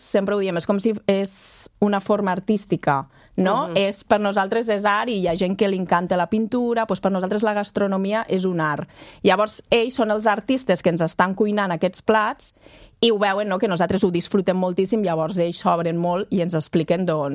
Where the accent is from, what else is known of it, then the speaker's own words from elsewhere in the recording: Lleida, Catalonia, Spain; I jo, que sóc de Lleida, doncs he passat tots els meus estius a la Vall de Boí.